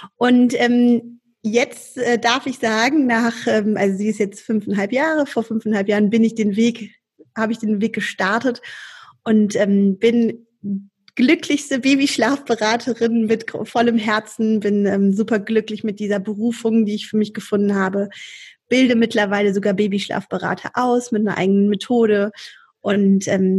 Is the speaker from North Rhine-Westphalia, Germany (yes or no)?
yes; Cologne, North Rhine-Westphalia, Germany; ich komme aus Köln, bin hier geboren, lebe hier mit meinem Mann und den Mädels